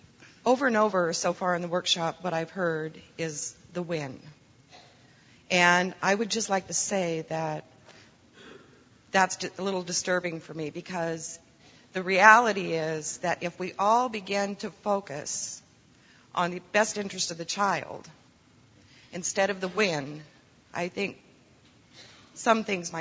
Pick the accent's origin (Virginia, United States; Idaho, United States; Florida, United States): Idaho, United States; I'm a licensed clinical social worker, family court coordinator. And I'm from Idaho.